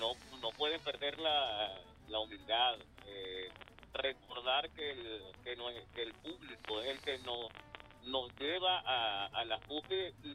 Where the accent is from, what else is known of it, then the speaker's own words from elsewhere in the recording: Barinas, Venezuela; Ya voy a estar también en la feria del Pilar, en Barina, en mi tierra natal.